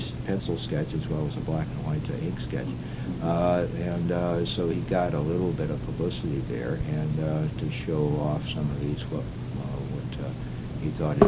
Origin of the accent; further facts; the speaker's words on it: South Bend, Indiana, United States; born there; in 1933, I was born in South Bend, Indiana, myself